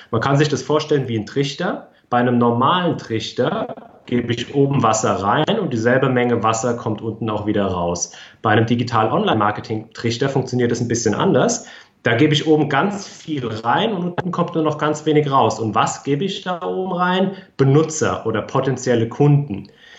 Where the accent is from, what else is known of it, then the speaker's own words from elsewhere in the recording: Bensheim, Hesse, Germany; born there; Nee. Ich bin gebürtiger Bensheimer.